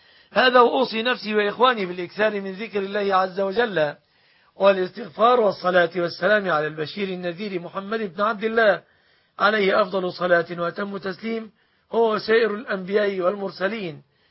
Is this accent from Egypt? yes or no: yes; Egypt; أن يحفظ بلادنا مصر